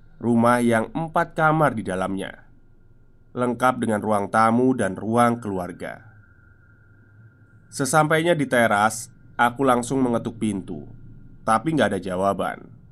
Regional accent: Jakarta, Indonesia; Aku yang lahir dan besar di Jakarta

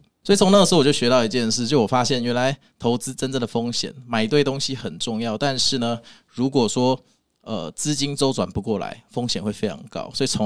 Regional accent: Kaohsiung, Taiwan; 我经过那个高雄，因为我高雄人

